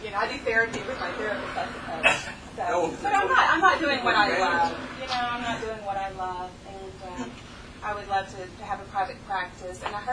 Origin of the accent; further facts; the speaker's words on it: Sugar Land, Texas, United States; I'm from Sugarland. That's near Houston.